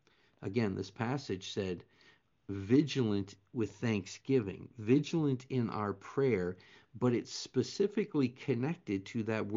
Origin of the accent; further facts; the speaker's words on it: Las Vegas, Nevada, United States; I'm a pastor from Las Vegas, Nevada